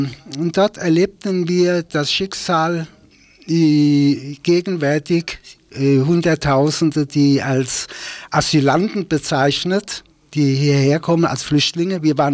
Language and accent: German; Frankfurt, Hesse, Germany; Und haben wir gleich illegal gearbeitet in meiner Heimatstadt. Ich komme ja aus Frankfurt.